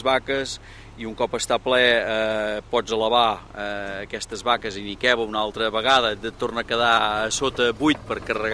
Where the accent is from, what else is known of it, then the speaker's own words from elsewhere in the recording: Catalonia, Spain; Som del Berguedà